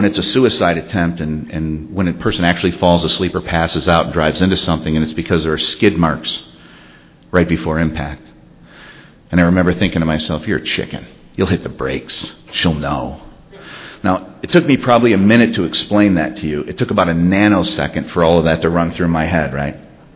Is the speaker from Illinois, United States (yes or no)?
yes; Chicago, Illinois, United States; I grew up in Chicago. My dad was, and still to this day, is absolutely my hero.